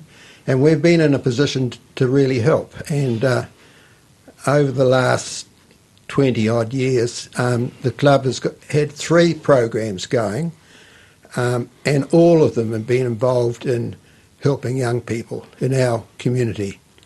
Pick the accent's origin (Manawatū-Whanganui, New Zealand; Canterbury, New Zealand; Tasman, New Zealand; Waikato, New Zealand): Manawatū-Whanganui, New Zealand; Pahiatua; also born or lived in Palmerston North; 28, in Pahiatua, which was my hometown.